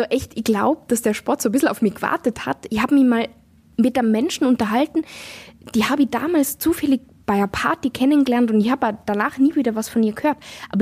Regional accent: Innsbruck, Tyrol, Austria; now in Berlin, Germany; Und ich habe das schon mal in meiner Heimat Innsbruck gemacht und jetzt mache ich es auch in Berlin ganz häufig

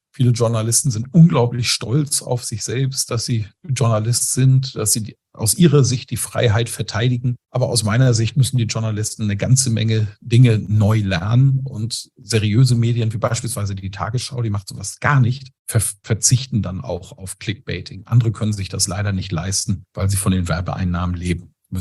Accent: Schleswig-Holstein, Germany; Wir kommen aus einem eher konservativen Haus. Mein Vater war Bauer, die hatten einen großen Bauernhof. Und wie alle Bauern in Schleswig-Holstein, wo ich groß geworden bin, war auch mein Vater eher mit rechts

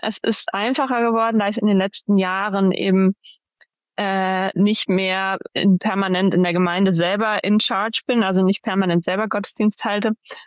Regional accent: Schleswig-Holstein, Germany; Ich bin in meiner Heimatgemeinde in Schleswig-Holstein in der Nähe von Lübeck in den Osternacht-Gottesdienst gegangen.

